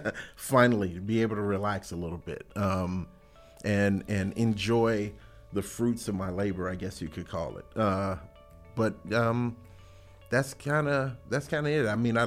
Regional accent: Chicago, Illinois, United States; As I said, I am from Chicago, so we shred our corned beef.

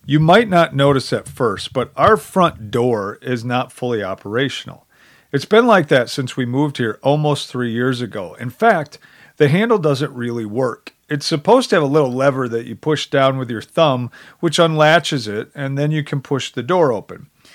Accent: Midwest, United States; I betrayed the fact that I am from the Midwest by saying, "You betcha."

